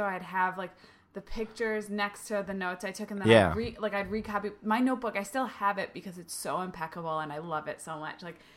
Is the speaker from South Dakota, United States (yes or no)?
no; Connecticut, United States; Well, I grew up in Connecticut, so.